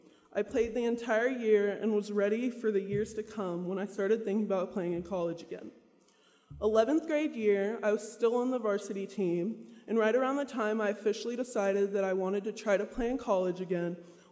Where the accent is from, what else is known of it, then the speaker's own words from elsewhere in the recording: Texas, United States; I'm from Texas, about 45 minutes outside of Dallas.